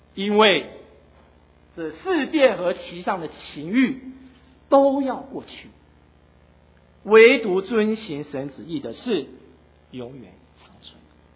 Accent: China; 就算是我们中国人，我们有我们中国人的历史

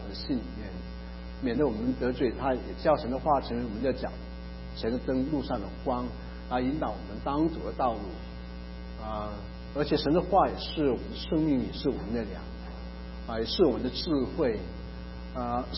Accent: Malaysia; first language Cantonese; 我是从马来西亚来的广东人，我会讲广东话，可是我们在学校念书是用这个国语的，所以我平时都是念书都用国语

